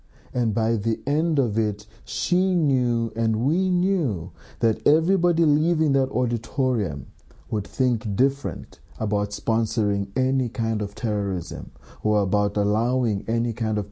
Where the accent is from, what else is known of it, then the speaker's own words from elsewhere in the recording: Malawi; I know growing up in Malawi, one of the things that I learned very early is that when you know somebody else's story